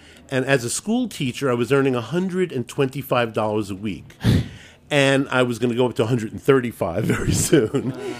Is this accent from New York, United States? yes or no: yes; New York, United States; accent: New York; they're not calling a New York guy with my accent.